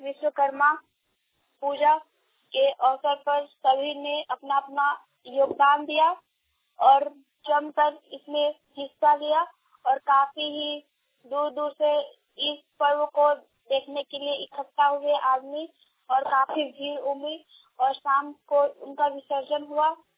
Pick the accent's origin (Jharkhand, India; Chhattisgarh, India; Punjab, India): Jharkhand, India; Kanke; Kanchi Jharkhand, Kanke block. आज हमारे गांव में